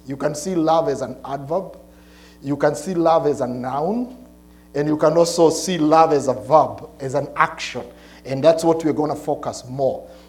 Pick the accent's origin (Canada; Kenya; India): Kenya; now in United States; In Kenya, we have what we call the British English.